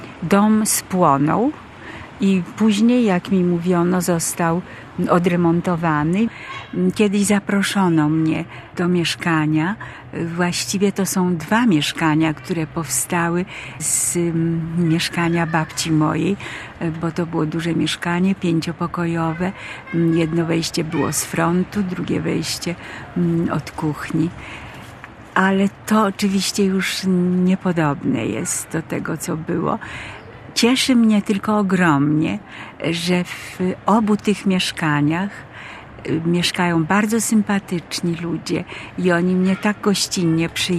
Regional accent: Warsaw, Masovian Voivodeship, Poland; Ja urodziłam się w Warszawie i właściwie do 1939 roku, do wybuchu wojny, moje całe dzieciństwo przebiegało w Warszawie.

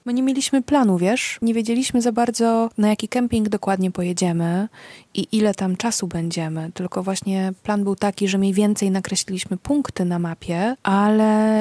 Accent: Słupsk, Pomeranian Voivodeship, Poland; Ja jestem z nadmorza, bo ja jestem ze Słupska, w związku z czym ja wychowałam się nad polskim morzem.

